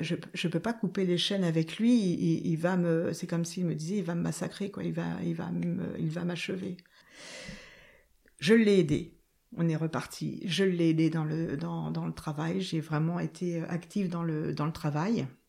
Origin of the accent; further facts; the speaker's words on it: Vaupillon, Centre-Val de Loire, France; J'ai toujours vécu ici. Ouais. Je suis née à Vaupilon. Enfin, je suis née à Vaupilon. Mes parents habitaient Vaupilon.